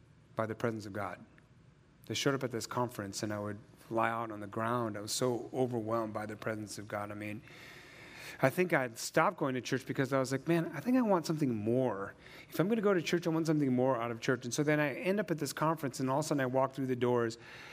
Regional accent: Flint, Michigan, United States; I grew up in Flint, Michigan. I don't know if you guys are familiar. I grew up near Flint, Michigan.

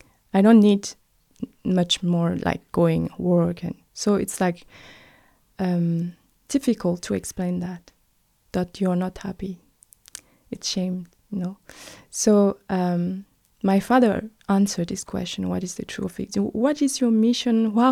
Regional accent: Cameroon; born there; English is a second language; I was born in Cameroon, actually.

